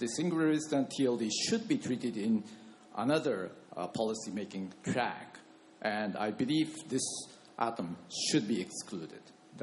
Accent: Japan; I'm from Japan.

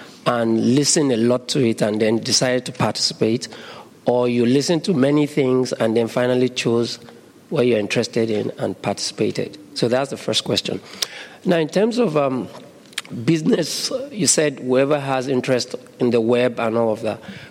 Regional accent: Nigeria; I'm a fellow from Nigeria.

